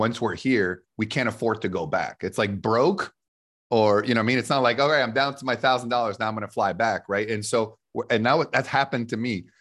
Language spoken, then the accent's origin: English; Canada; now in United States; I'm a Canadian who moved here over 12, 13 years ago